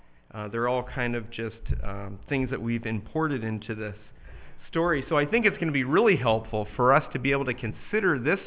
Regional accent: Toronto, Ontario, Canada; born there; Lot comes down to the fact that I was born in Toronto.

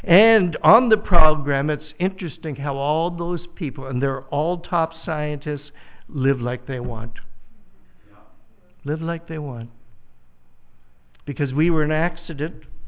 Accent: Canada; I was taught a lot of American history when I was growing up in Canada, believe it or not

